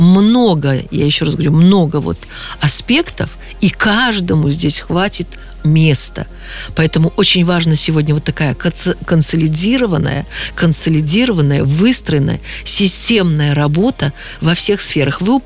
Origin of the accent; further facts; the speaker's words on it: Belarus; Мы страна, мы белорусы, мы земля священная.